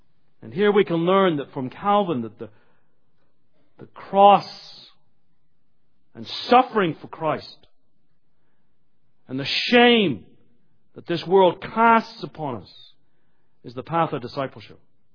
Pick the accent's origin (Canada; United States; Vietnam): Canada; I'm speaking here to some degree as a Canadian evangelical in my comment here.